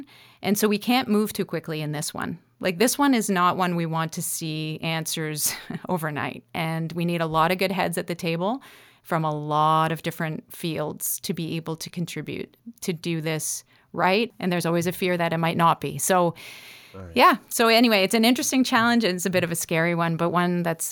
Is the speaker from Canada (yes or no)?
yes; Ontario, Canada; also born or lived in Nova Scotia; I think growing up in Northern Ontario